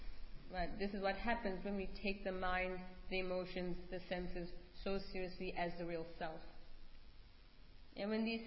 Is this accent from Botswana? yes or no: yes; Botswana; Oh, I'm from Botswana.